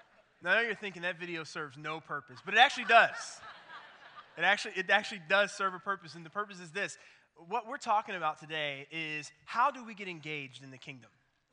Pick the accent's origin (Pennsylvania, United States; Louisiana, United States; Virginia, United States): Pennsylvania, United States; Philadelphia; now in Cincinnati, United States; Actually, it brought me back to an interesting memory I have from growing up in Philadelphia. I grew up in that city, and it's like Cincinnati in this way.